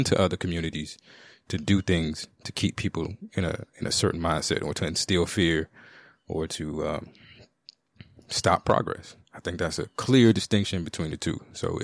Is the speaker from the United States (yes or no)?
yes; United States; there is a lot I have benefited from, as you know, because I am an American.